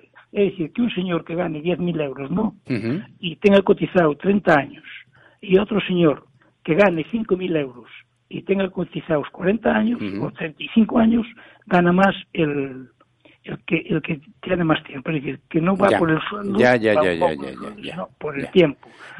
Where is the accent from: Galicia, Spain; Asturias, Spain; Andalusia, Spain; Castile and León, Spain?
Galicia, Spain; Pantón; moved away as an adult; De Pantón. Yeah. Yo soy de Pantón. Soy de Pantón con el límite de Monfort. ¿Eh? Sí. Yo soy del último pueblo de Pantón, limitando con Monfort. Pero bueno, soy de Pantón y muy orgulloso de ser de Pantón. Me marché de aquí con 23 años, me fui para Suiza.